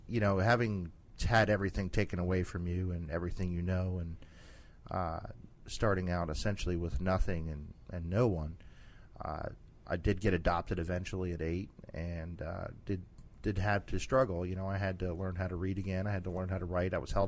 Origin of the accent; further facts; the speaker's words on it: Florida, United States; also born or lived in New York City; Yeah, I was born in New York City, but was raised in Florida.